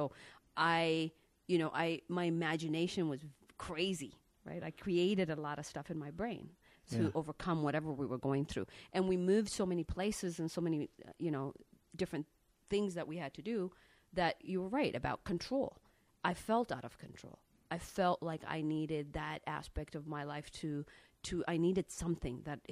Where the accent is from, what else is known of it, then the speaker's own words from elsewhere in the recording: Ethiopia; also born or lived in Nairobi, Kenya; I come from Ethiopia. We, you know, ran away from Ethiopia and then ended up, you know, going to Kenya where there was a refugee camp there. And then we ended up living in Nairobi, Kenya as well.